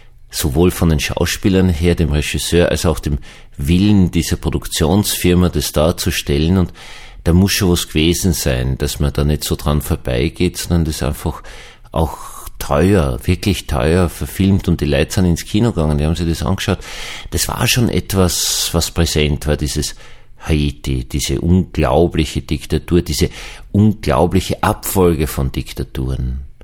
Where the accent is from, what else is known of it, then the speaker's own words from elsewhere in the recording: Austria; Ich glaube, bei uns in Österreich wäre dieses Erdbeben nicht so besonders arg.